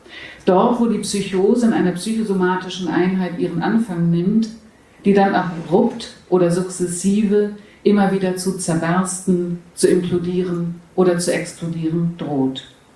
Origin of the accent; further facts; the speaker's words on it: Hamburg, Germany; now in Berlin, Germany; ich komme aus Hamburg ursprünglich.